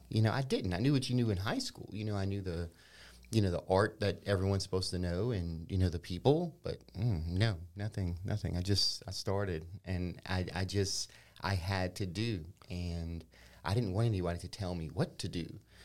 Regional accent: Youngsville, United States; Grew up in Youngsville. Love Youngsville. Youngsville's so awesome. Went to Green Tea Linden, then Youngsville Middle, and then I think we moved when I was like 12.

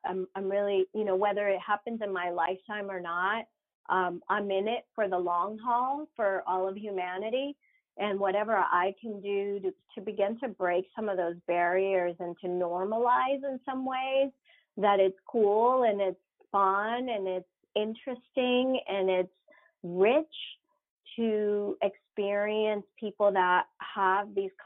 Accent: Venezuela; You know, even growing up in Venezuela, people couldn't even pronounce my name.

